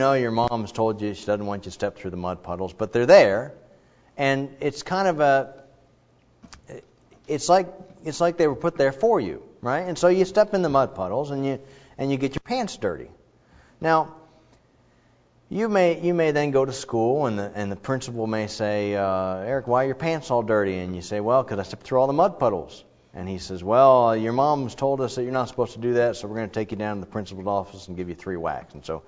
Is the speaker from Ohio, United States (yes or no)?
yes; Ohio, United States; And I'm from Ohio, and I'm thinking, That just doesn't sound right.